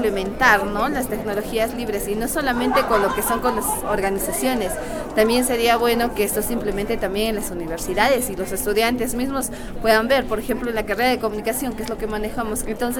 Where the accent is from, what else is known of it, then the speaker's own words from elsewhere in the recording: Usicayos, Puno, Peru; yo soy del distrito de Usicayos, de la provincia de Carabaya, del departamento de Puno.